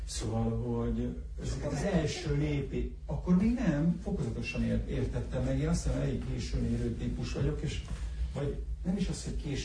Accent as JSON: {"language": "Hungarian", "country": "Hungary", "said": "én ugye elsősorban magyarként voltam ott."}